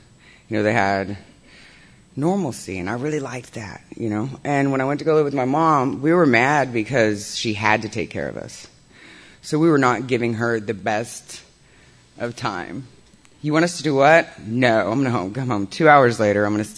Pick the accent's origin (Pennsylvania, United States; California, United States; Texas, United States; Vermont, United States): Texas, United States; Dallas; Growing up in Dallas, I lived in every little city that there was. Hearst, Euless, Bedford, Carrollton, Richland.